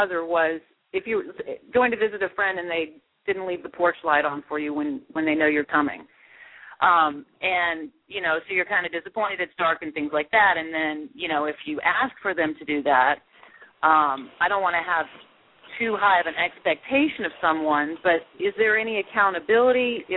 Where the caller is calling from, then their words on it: Jacksonville, Florida, United States; from Jacksonville, Andy's sister.